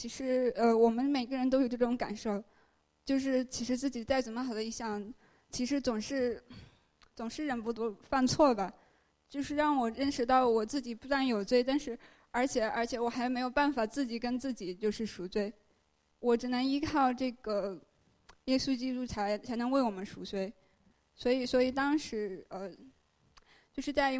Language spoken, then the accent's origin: Chinese; Hubei, China; moved away as an adult; now in United States; 这是我的中文名。我是来自中国湖北省，我是从2010年8月份来到美国的密苏里州市上大学。